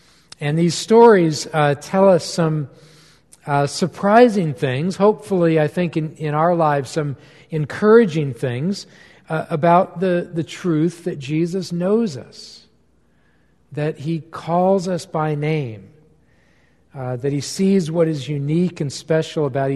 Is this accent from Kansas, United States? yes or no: yes; Olathe, Kansas, United States; But he remembered me because I grew up in Olathe, Kansas, where a couple decades before he had served as a pastor of the Covenant Church there